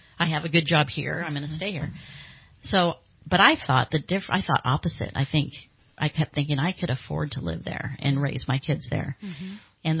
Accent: San Rafael, California, United States; I grew up in San Rafael, moved to Santa Rosa

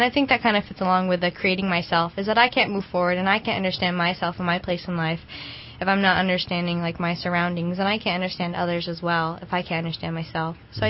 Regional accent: United States; I think that growing up in America, we're a very independent culture, and I think sometimes we lack that interdependency.

